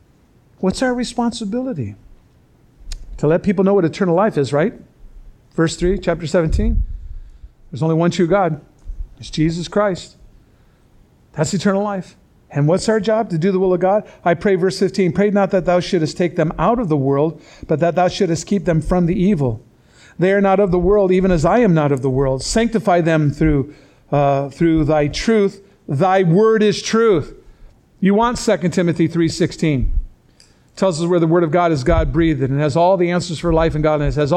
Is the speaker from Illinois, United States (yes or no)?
yes; Chicago, Illinois, United States; We'll never be a Chicago, by the way. I'm from Chicago.